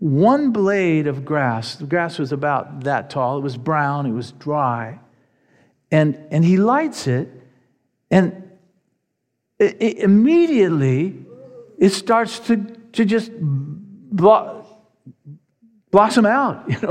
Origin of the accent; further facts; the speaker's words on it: Pacific Palisades, California, United States; I remember when I was a young man, maybe around 10 years old. I grew up in Pacific Palisades.